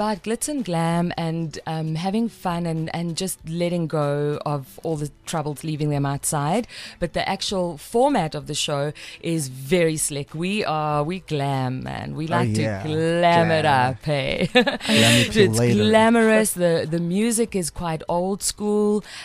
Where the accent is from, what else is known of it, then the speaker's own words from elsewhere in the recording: Cape Town, Western Cape, South Africa; Okay. Ma Diva, bro. I come from Kapstadt.